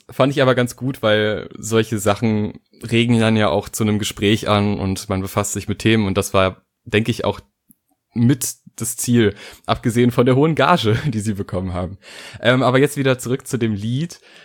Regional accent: North Rhine-Westphalia, Germany; denn ich bin aus NRW und bin nach Berlin gefahren

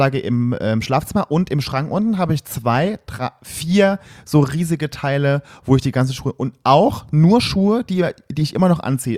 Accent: Saarlouis, Saarland, Germany; Bei uns in Saarlouis so gab es ja nichts.

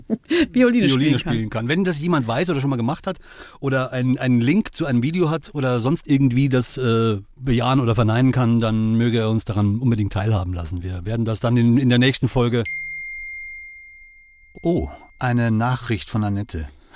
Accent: Bavaria, Germany; Ich als Bayer

